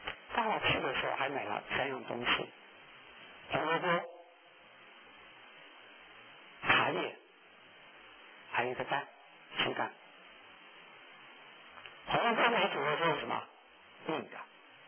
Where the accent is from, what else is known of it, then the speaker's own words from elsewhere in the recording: Wuhan, Hubei, China; 有的时候像想到我这是湖北人，你知道吗？我是武汉人啊